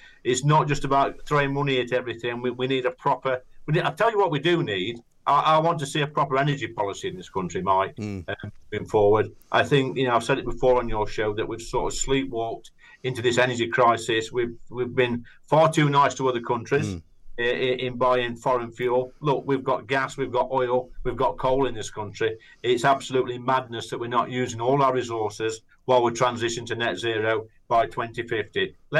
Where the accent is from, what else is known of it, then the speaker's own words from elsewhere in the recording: United Kingdom; You know, we're British.